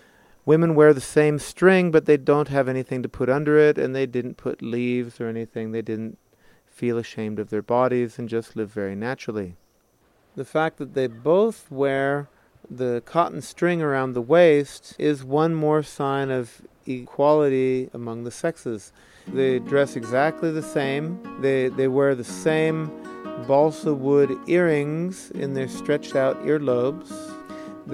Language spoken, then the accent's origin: English; United States; moved away as an adult; now in Ecuador; I'm a biologist from the United States. I've been living here in Ecuador for over 19 years